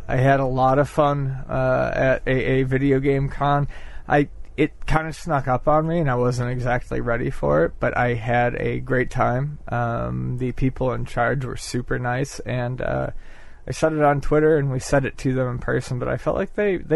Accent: Buffalo, New York, United States; I'm not from Jersey, but I think it's just because it's that tri-state

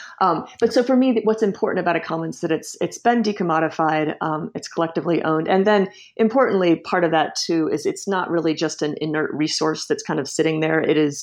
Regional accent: Washington, District of Columbia, United States; just kind of growing up there and growing up in Washington, D.C. more broadly, and seeing how the city has changed over the years.

